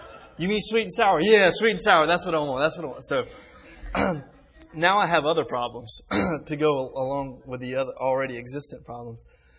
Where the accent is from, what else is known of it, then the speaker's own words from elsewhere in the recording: United States; moved away as an adult; now in Senegal; I come from the United States and I'm going to Senegal.